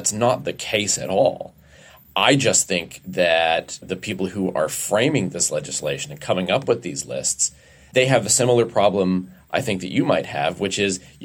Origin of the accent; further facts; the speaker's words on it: Alberta, Canada; I was raised in Alberta. Western alienation is an actual thing.